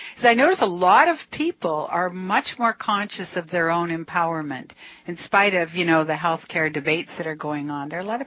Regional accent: Canada; now in United States; I'm a Canadian and now living in this country, and I'm confused by that.

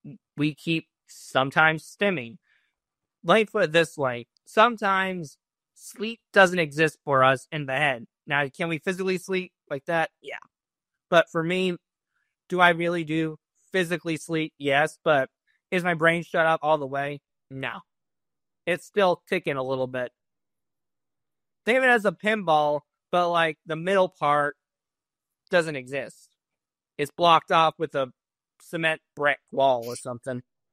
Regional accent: Indiana, United States; Indiana, southern central-ish.

